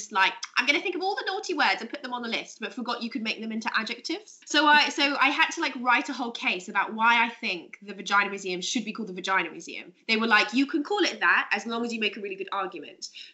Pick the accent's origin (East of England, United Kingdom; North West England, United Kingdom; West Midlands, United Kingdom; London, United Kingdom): London, United Kingdom; And now I live in London and I grew up in London.